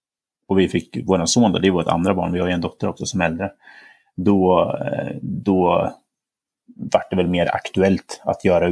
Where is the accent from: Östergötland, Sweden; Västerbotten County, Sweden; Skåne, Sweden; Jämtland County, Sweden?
Östergötland, Sweden; Linköping; Linköping i Östergötland.